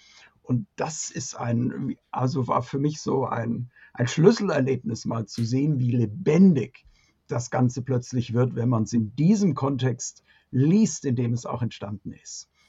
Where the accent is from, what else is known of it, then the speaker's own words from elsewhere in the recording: Augsburg, Bavaria, Germany; Also, ich komme aus Augsburg. Und wenn es abends spät wird, ja, und nach einem Glas Wein, hört man das auch irgendwann.